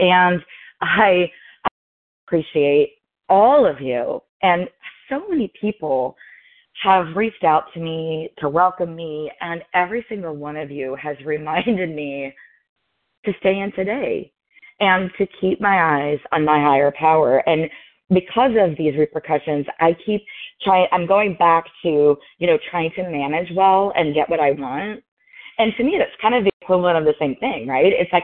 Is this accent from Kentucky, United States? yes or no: yes; Louisville, Kentucky, United States; I'm from Louisville, Kentucky.